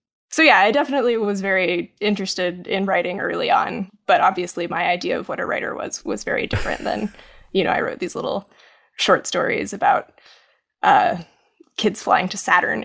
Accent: Maryville, Tennessee, United States; Yeah, Maryville is, it was a much smaller, more rural town when I was a kid. Now it's a bit more of like a bedroom community for Knoxville, the grand metropolis of Knoxville.

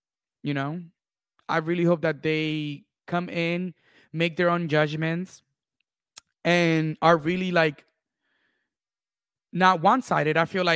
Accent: New Jersey, United States; I'm from Jersey, and I still, there's, you know, when it comes to the Real Housewives of New Jersey cast

